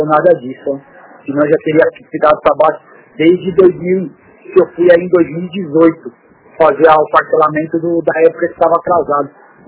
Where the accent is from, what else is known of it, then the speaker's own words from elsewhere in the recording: São Paulo, Brazil; como eu estou em São Paulo... Eu voltei para São Paulo, que eu sou de São Paulo.